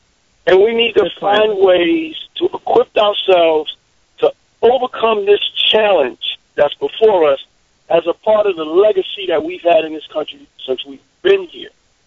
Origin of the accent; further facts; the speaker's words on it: Harlem, New York, United States; I'm a kid from Harlem.